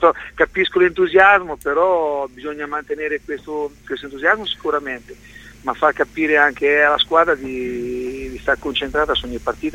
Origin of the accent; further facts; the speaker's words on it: Ancona, Marche, Italy; però da anconetano non è mai mancato l'amore e la voglia di far bene per questa squadra, per questa città.